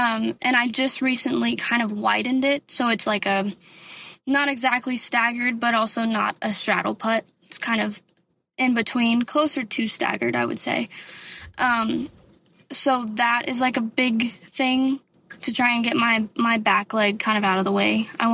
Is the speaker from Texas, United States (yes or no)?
yes; Texas, United States; and I am from West Texas, and we don't really have much elevation, so that was kind of new to me